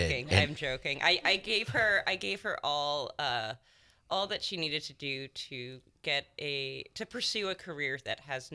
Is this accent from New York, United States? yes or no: yes; New York, United States; But, so I'm from Long Island.